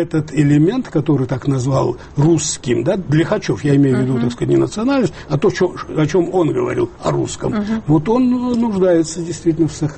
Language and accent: Russian; Georgia; но и как грузин.